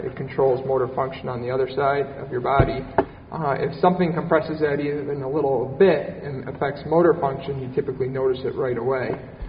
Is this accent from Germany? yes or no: no; Buffalo, New York, United States; I'm originally from Buffalo and did the majority of my training here.